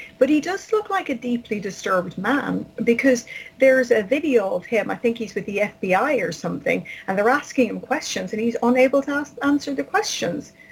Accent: Ireland; now in United Kingdom; I'm from Ireland. I live in the UK.

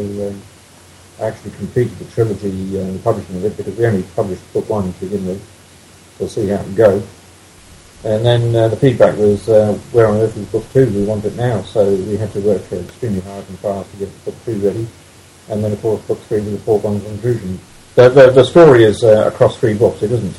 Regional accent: England, United Kingdom; moved away as an adult; now in New Zealand; I was born in England. I'm a POM, I suppose.

